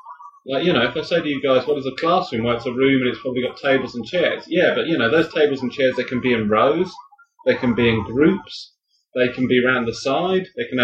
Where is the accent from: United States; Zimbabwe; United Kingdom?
United Kingdom; England; I mean, I'm from England originally